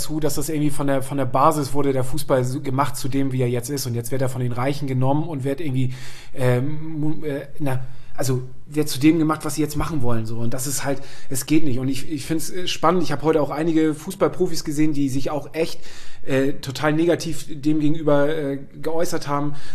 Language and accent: German; Friedrichstadt, Schleswig-Holstein, Germany; Das ist meine Heimatstadt. Ja, tatsächlich, meine Eltern wohnen da noch